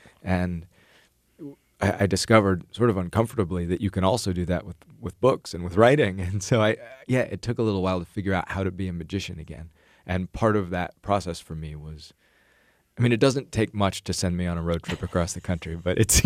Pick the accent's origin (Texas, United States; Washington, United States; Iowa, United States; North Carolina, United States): Iowa, United States; Ames; I grew up in Ames. But even a town the size of Ames has enough light pollution to totally wash out the night sky.